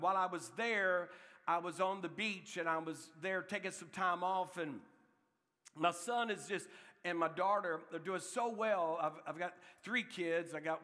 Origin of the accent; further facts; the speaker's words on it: Florida, United States; My dream's always to pastor in Florida, and God had me pastor right in my hometown where I was arrested, thrown in jail, and all these things.